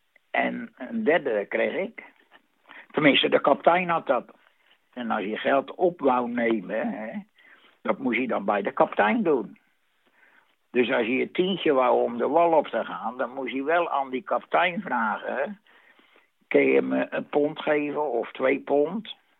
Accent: Vlaardingen, South Holland, Netherlands; Want ik kom uit Vlaardingen, dat is officieel. En dat is in Aringstad.

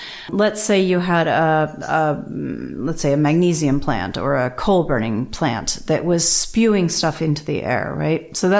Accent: New Jersey, United States; So I grew up in New Jersey, and we are well known for our Superfund sites.

